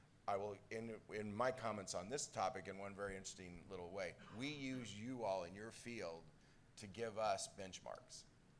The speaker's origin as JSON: {"language": "English", "region": "Kentucky", "country": "United States", "said": "I'm a hillbilly from Kentucky and a psychologist by training"}